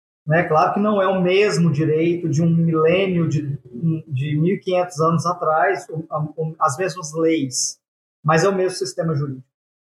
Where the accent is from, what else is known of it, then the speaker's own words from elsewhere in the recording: Goiânia, Goiás, Brazil; Bom, eu sou aqui de Goiânia, né?